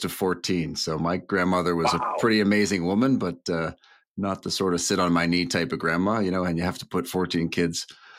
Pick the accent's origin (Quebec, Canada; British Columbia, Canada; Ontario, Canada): Ontario, Canada; Oakville; born there; So I was born in Ontario, Oakville, Ontario, Canada.